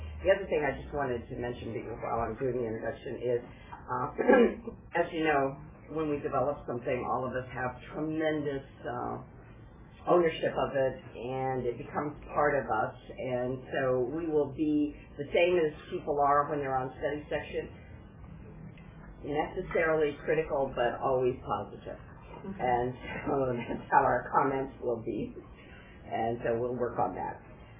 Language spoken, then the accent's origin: English; Rochester, Minnesota, United States; I'm a family physician. I'm from Rochester, Minnesota.